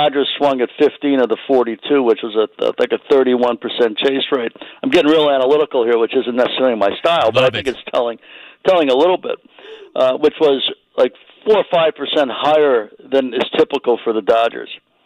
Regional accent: Chicago, Illinois, United States; That's the view I grew up in Chicago, was the one from left field bleachers.

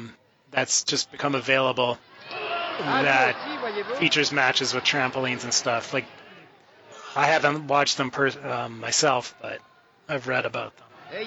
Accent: Canada; I can't read French, even though I'm Canadian and we're technically a bilingual country, but I live in Western Canada, you don't need to know French.

